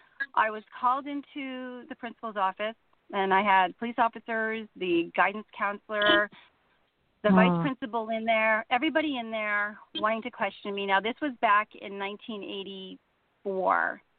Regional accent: Connecticut, United States; We lived in Connecticut. I grew up in Connecticut. I didn't grow up in New Jersey.

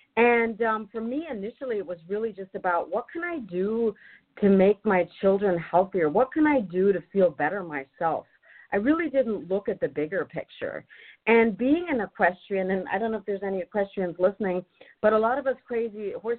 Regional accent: Germany; now in United States; So I'm originally from Germany. And when I moved to America in 1993, I was pretty much eating, for the most part, the same things, and I was cooking the same way

